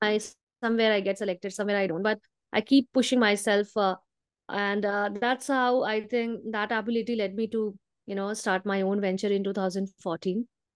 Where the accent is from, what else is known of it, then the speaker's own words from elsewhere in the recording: Bihar, India; I hail from Bihar